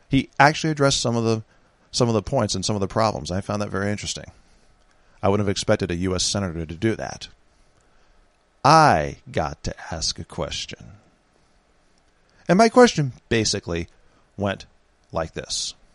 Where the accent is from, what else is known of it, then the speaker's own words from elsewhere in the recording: San Francisco, California, United States; I just mentioned that I was from San Francisco because he talked about Berkeley.